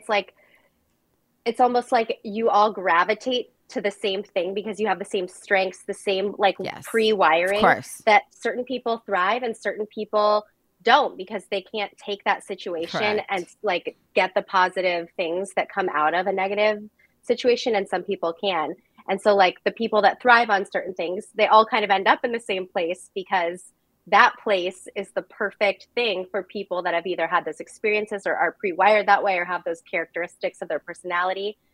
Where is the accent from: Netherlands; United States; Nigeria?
United States; Phoenix, Arizona; now in San Diego, United States; So I grew up in Phoenix, Arizona.